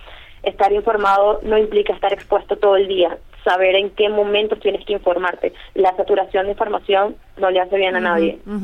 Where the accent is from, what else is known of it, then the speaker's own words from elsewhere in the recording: Venezuela; al saber de hecho que soy venezolana